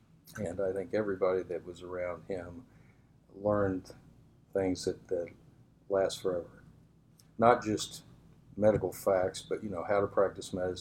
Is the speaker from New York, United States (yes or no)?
no; Tulsa, Oklahoma, United States; I'm from Tulsa originally.